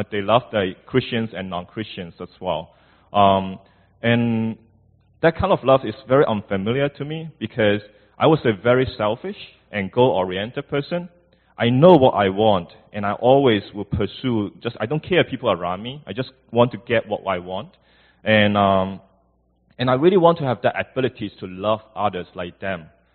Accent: Hong Kong; also born or lived in China; So I was made in China, and then I moved to Hong Kong. So I grew up in Hong Kong. I grew up in an atheist family

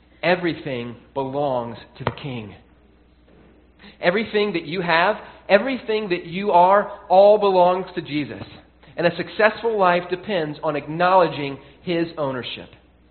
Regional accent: Tennessee, United States; When I grew up in Tennessee, you could get a full license when you turned 16.

